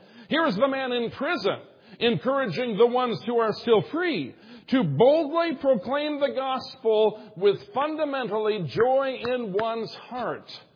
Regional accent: Minnesota, United States; The second happiest, my home state of Minnesota. Minnesota.

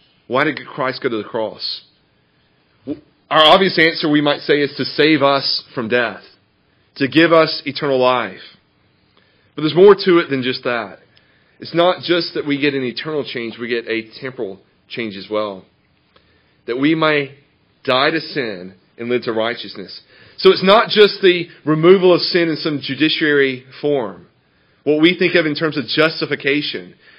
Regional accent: Georgia, United States; I grew up in Georgia, hence that incredible accent you're hearing.

